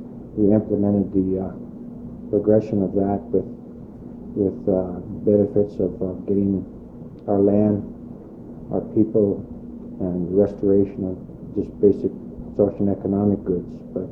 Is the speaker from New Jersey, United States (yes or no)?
no; Healy Lake, Alaska, United States; I was born in Healy Lake. I was the last one that was born in the old village site at Healy Lake. I was born in 1953, and pretty much I was raised out in the Healy Lake setting